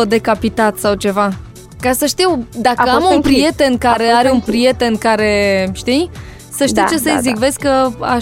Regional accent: Galați, Galați County, Romania; pentru că eu sunt din Galați și mi-ar fi convenit mai mult să fie Galați, să zicem, dar na.

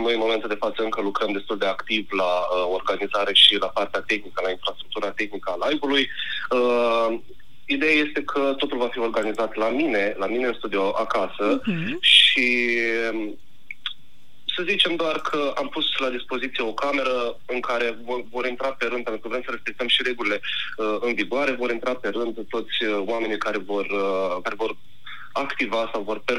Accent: Dorohoi, Botoșani County, Romania; mai sunt oameni din Dorohoi, de unde sunt eu, de exemplu, care mă urmăresc.

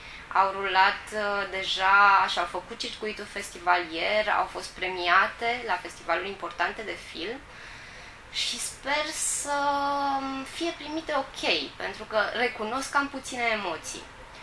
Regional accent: Rădăuți, Suceava County, Romania; moved away as an adult; Eu sunt din Rădăuți, am făcut aici liceul, am plecat acum 10 ani. În București m-am specializat în domeniul scurtmetrajului după ce am terminat facultatea de film.

